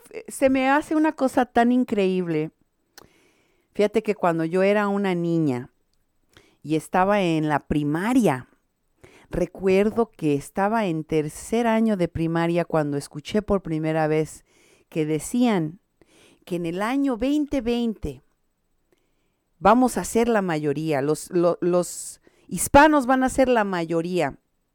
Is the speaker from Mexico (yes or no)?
yes; Mexico; Y yo, como mexicana, que he estado votando toda mi vida en este país